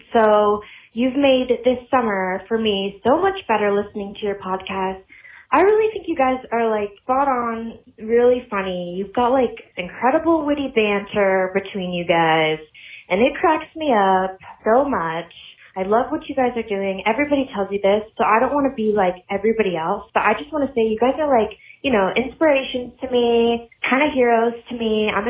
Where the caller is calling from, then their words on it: Phoenix, Arizona, United States; I'm calling from Phoenix, Arizona. It is far too hot out here